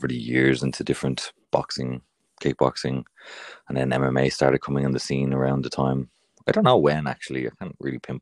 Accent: Ballybrack, Leinster, Ireland; also born or lived in Dublin; Ballybrack, which is out towards in between like Dunleary and Shankill, kind of.

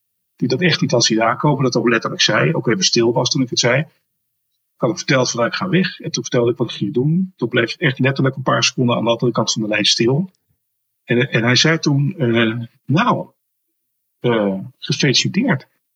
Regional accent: Zoetermeer, South Holland, Netherlands; ik kom uit Soetermeer.

